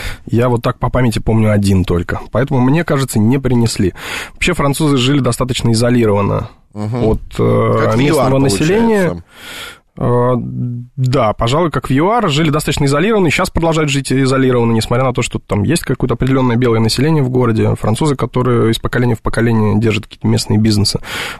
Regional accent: Russia; Знают, как только узнают, что мы из России, сразу начинают радоваться, хлопать в ладоши

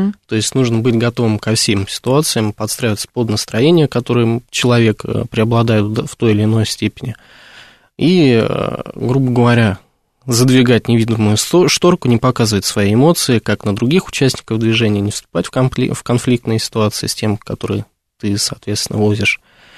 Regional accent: Belgorod Oblast, Russia; Я родом из Белгородской области.

